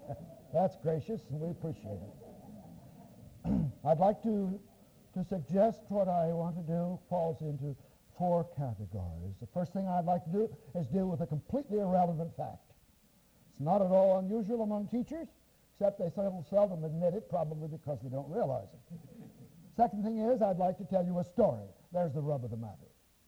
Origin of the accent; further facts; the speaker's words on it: Nebraska, United States; Well, I grew up in Nebraska in a cornfield.